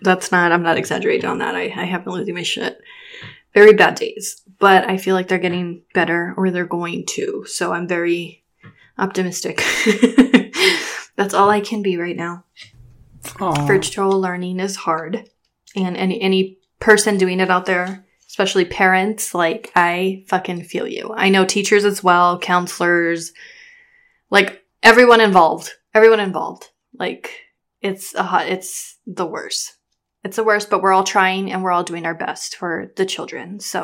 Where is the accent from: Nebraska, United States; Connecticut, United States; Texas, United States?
Texas, United States; El Paso; From El Paso, Texas.